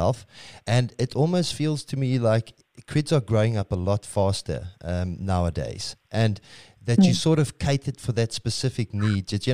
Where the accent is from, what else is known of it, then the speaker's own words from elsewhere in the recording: South Africa; that you can't just ask for some emotional support, being South African, but product has to be good.